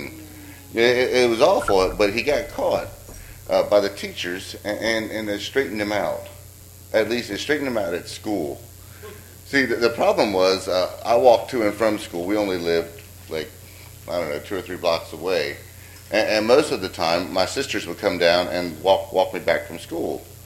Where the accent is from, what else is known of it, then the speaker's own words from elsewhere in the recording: Delaware, United States; also born or lived in Oklahoma; So when I was five, we moved from Oklahoma to Delaware. My dad was transferred from Altus Air Force Base over to Dover Air Force Base, and when I got there, there's seven kids in our family.